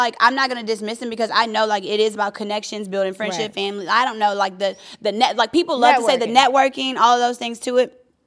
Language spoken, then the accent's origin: English; Louisiana, United States; that made me so sad, obviously, because I'm from Louisiana, Southern University.